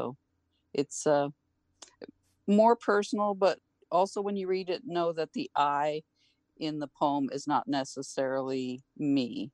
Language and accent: English; Wrangell, Alaska, United States; growing up in Wrangell, raising kids in Wrangell